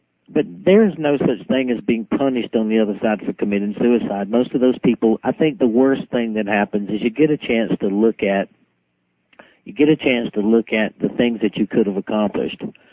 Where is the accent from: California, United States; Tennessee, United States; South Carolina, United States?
South Carolina, United States; Aiken; And I was from Aiken, South Carolina, and I had seen enough of the world